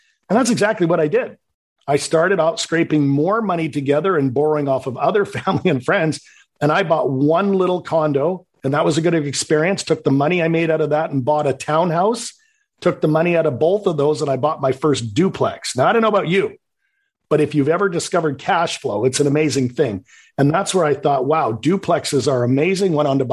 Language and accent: English; Canada; growing up in Canada